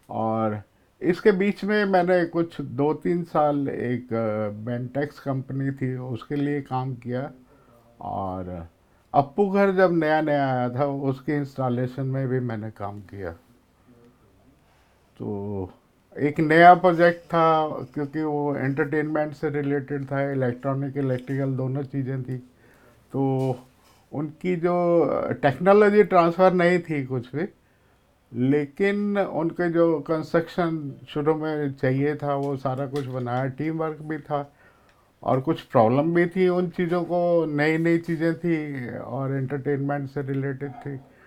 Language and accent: Hindi; Delhi, India; मैं दिल्ली से हूँ और लाजपत नगर रेजिडेंस है मेरा, तो पढ़ाई भी दिल्ली से की है।